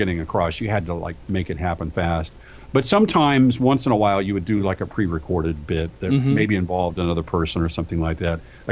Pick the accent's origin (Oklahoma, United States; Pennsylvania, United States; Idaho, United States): Oklahoma, United States; Tulsa; Well, I grew up in near Tulsa, Oklahoma.